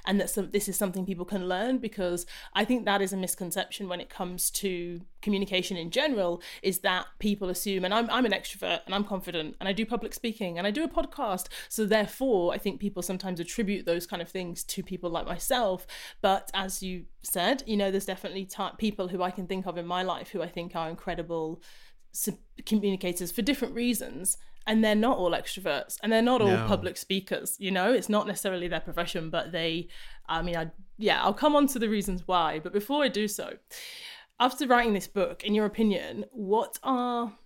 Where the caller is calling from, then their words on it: London, United Kingdom; I'm in London, well, near London, and it is 6 p.m.